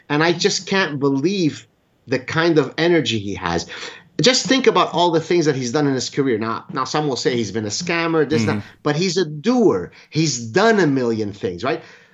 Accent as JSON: {"language": "English", "country": "Canada", "said": "especially as a Canadian"}